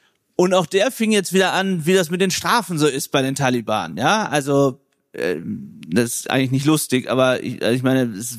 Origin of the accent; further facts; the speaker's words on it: Lower Saxony, Germany; moved away; warum ich da raus bin aus Ostfriesland.